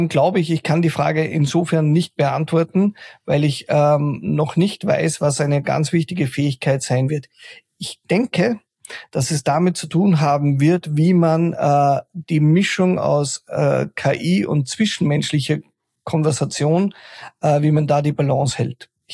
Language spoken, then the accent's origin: German; Austria; was als Österreicher absurd ist, aber in einem Binnenland